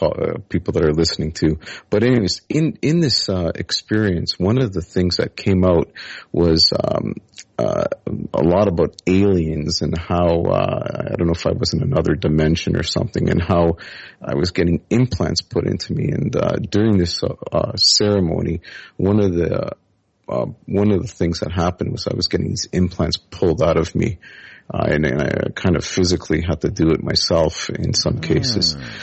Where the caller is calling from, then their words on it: Canada; I'm calling from Canada.